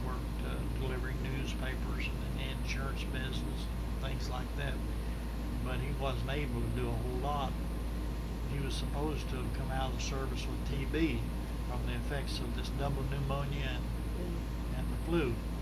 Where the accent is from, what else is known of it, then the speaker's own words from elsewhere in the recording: Richmond, Kentucky, United States; born there; No, I was born in Richmond, Kentucky.